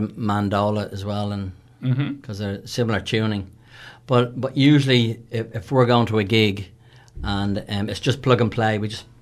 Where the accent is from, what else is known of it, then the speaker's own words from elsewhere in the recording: Dublin, Leinster, Ireland; just growing up in Dublin in the 70s, it was all sorts of music, blues, jazz, rock, pop and punk.